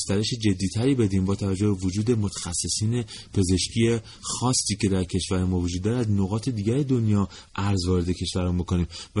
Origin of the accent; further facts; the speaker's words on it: Iran; من خودم یک ایرانی هستم